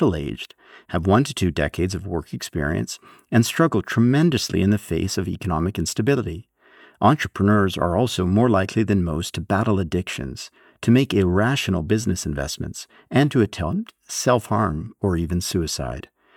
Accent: Canada; I'm a Canadian writer, internet entrepreneur, and mental health advocate based at the University of Toronto.

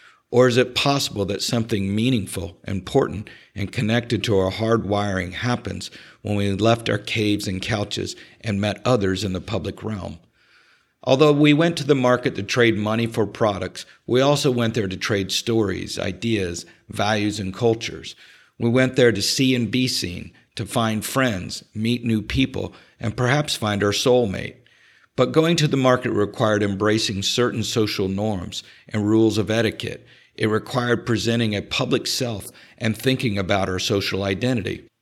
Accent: Florida, United States; I grew up in South Florida, not the palm tree beachside you're thinking about, but way out in the boonies towards the Everglades swamp side.

